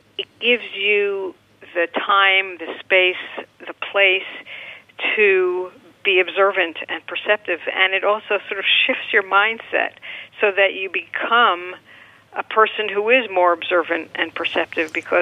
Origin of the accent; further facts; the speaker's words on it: Northeast, United States; I grew up in the Northeast, and, you know, that winter time you had to jump into, you know, take your clothes off and jump into the bathtub.